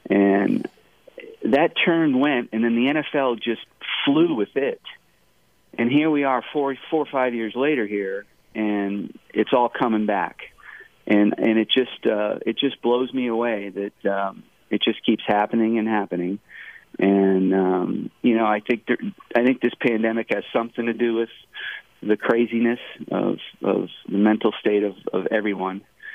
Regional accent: Northeastern United States, United States; now in Georgia, United States; I know I'm not from the South, but I feel this is my home now.

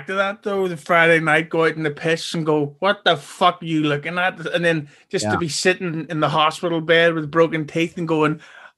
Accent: Belfast, Northern Ireland, United Kingdom; I'm from Belfast

